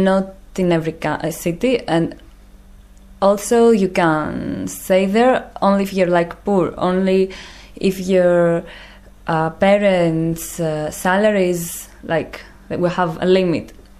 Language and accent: English; Greece; English is a second language; I come from Greece. I study philosophy in Athens.